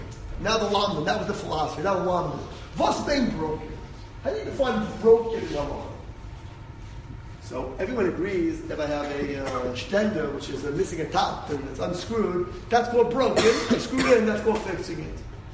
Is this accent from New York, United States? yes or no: yes; Riverdale, New York, United States; So I grew up in Riverdale